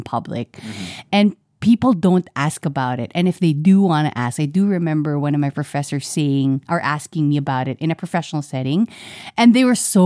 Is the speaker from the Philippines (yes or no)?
yes; Philippines; I'm from the Philippines.